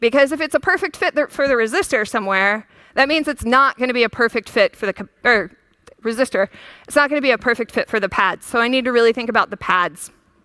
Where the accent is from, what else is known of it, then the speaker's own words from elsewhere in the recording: United States; Sometimes I think in inches. I'm American. I haven't quite converted.